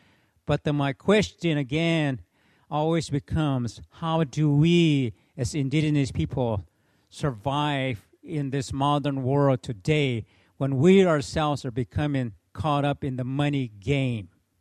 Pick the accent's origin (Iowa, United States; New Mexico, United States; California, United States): New Mexico, United States; Acoma Pueblo; from Acoma Pueblo.